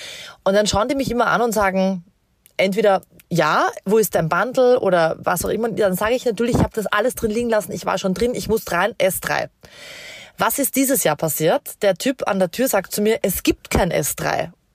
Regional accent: Vienna, Austria; now in Munich, Germany; ich bin aus Wien

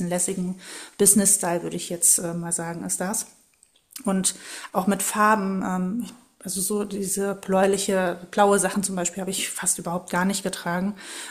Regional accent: Lower Saxony, Germany; Ich komme aus dem schönen Ostfriesland

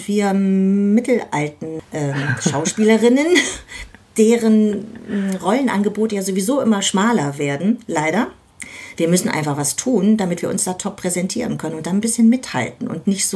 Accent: Berlin, Germany; Und ja, damit geht man ins Bett als Berliner Kind.

